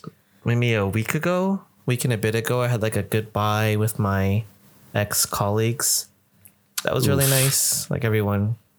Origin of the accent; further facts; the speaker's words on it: Canada; when I was like a kid growing up in Canada